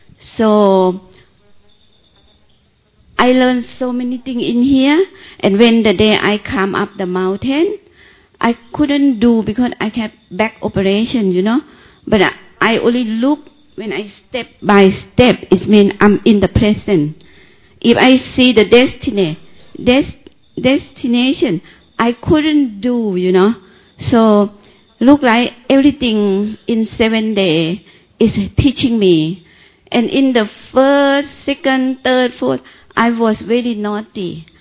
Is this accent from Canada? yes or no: no; Thailand; English is a second language; I came from Thailand.